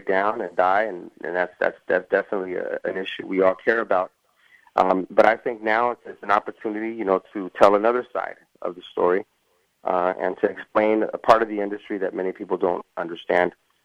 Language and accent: English; Santa Monica, California, United States; Yes. I'm from Santa Monica, California. Grew up here.